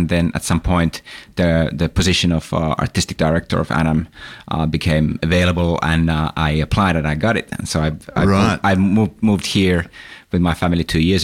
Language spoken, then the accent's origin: English; Finland; English is a second language; now in Australia; I'm a pianist from Finland. Mm-hmm. I grew up in Finland in a kind